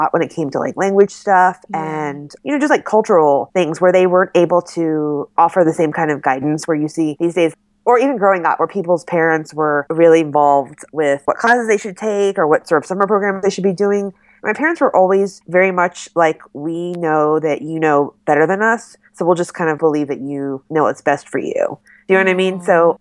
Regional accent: Richmond, Virginia, United States; And, you know, I grew up in Richmond and there just weren't that many writers that I was coming in contact with.

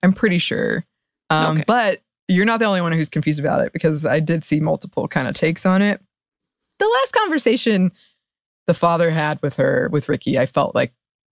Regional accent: West Virginia, United States; And given that I'm from West Virginia, its Appalachian setting called to something inside of me.

